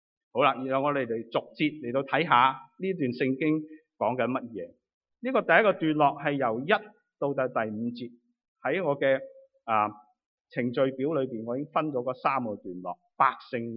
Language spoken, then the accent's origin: Cantonese; Vancouver, British Columbia, Canada; 我哋加拿大人，我哋溫哥華人應該好熟呢樣嘢。